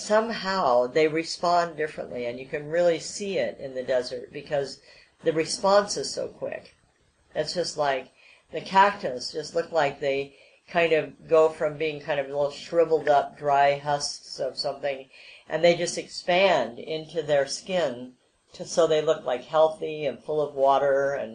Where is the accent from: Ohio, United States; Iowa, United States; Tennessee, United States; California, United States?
Iowa, United States; also born or lived in Colorado; I grew up in Iowa, where any seed that you put in the ground just grew this magnificent kind of jack-in-the-beanstalk kind of vegetable or fruit.